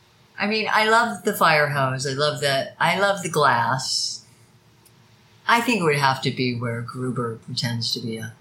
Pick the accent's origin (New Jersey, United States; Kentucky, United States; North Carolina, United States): Kentucky, United States; Louisville; Well, look, I was born and raised in Kentucky.